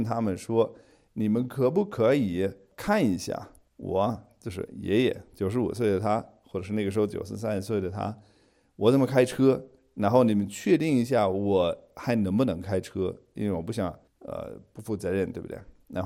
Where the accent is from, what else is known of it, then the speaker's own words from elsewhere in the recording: China; 作为中国人，就是照顾老人这个概念